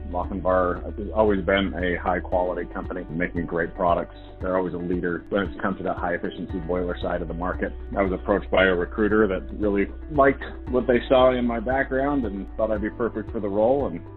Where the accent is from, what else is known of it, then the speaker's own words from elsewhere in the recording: Murray, Utah, United States; Yeah, I was born and raised in Utah. Grew up in the Murray Holiday area. Went to Cottonwood High School. Been in Utah my whole life.